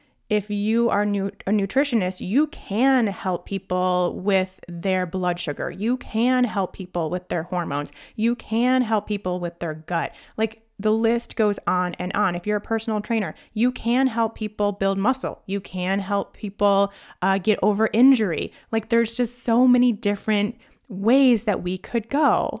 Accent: Midwest, United States; I'm from the Midwest.

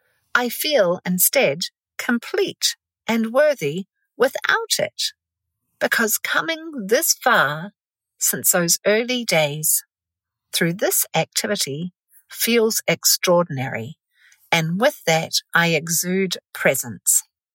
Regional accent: New Zealand; pausing to celebrate how far I have come since growing up in New Zealand's wilderness in my very early youth

